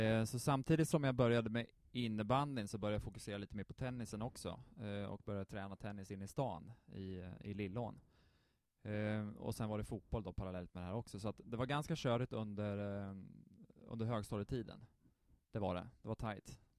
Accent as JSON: {"language": "Swedish", "town": "Odensbacken", "region": "Örebro County", "country": "Sweden", "tie": "born or raised there", "said": "Jag är född och uppvuxen i Odensbacken. Som är ett litet ställe utanför Örebro."}